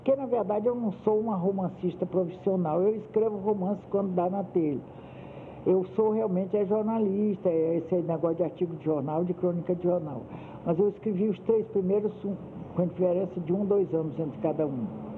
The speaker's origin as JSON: {"language": "Portuguese", "town": "Fortaleza", "region": "Ceará", "country": "Brazil", "tie": "born or raised there", "lives_now": "Rio de Janeiro, Brazil", "said": "a sua cidade natal, a minha, que é Fortaleza. Eu hoje realmente amo muito mais o Rio do que a cidade de Fortaleza, que mudou muito, não é mais a pequena cidade onde eu cresci e nasci. Eu sou sertaneja, fazendeira."}